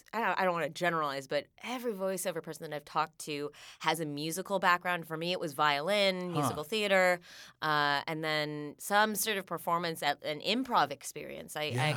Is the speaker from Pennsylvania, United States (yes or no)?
no; Los Angeles, California, United States; Oh, L.A. Mm. So I'm one of the few L.A. natives, and I did the whole child acting thing.